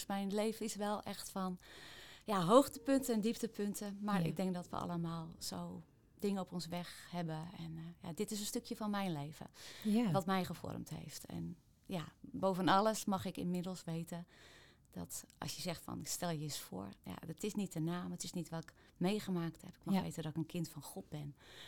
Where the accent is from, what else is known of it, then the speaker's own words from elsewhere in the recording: Rijnsburg, South Holland, Netherlands; born there; Geboren in Rijnsburg. Opgegroeid in een heel fijn, warm gezin. Met lieve ouders en een broer en twee zussen. En nu ben ik inmiddels moeder, oma.